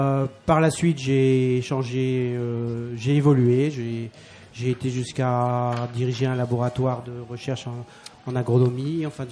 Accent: Lille, Hauts-de-France, France; je suis lillois, parce que j'avais une grand-mère flamande.

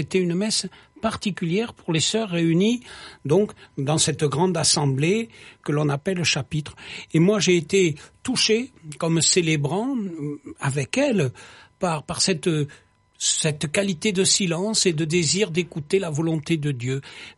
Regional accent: Villefranche-de-Rouergue, Occitanie, France; Mais je viens du coin de Villefranche de Rouergue.

